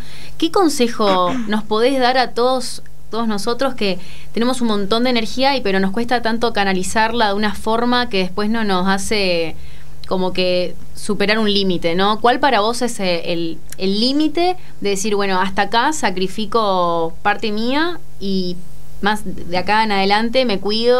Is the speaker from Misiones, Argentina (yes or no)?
yes; Posadas, Misiones, Argentina; Sí, bueno, yo soy de Posadas.